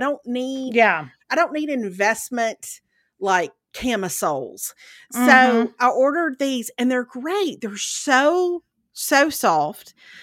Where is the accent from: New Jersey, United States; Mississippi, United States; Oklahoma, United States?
Mississippi, United States; I'm originally from Lauderdale County.